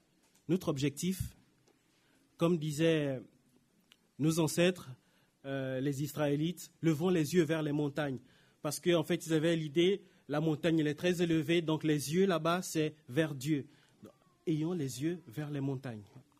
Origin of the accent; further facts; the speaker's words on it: Gabon; moved away; moi, je suis immigré. Immigré, je suis du Gabon, hein, moi, je suis gabonais, 100% de pure souche.